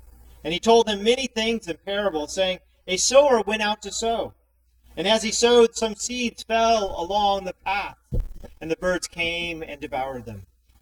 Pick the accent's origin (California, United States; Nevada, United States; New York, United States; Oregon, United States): California, United States; Los Angeles; My parents grew up on a farm, but I did not. I grew up in Los Angeles.